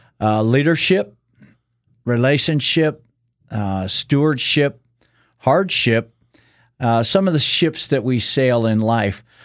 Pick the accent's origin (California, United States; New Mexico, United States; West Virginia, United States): New Mexico, United States; Albuquerque; I'm from Albuquerque